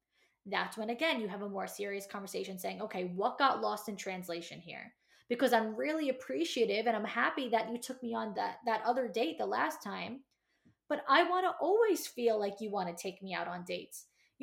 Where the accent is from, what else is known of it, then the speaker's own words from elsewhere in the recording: New York, United States; I'm from New York. I've been to Italy.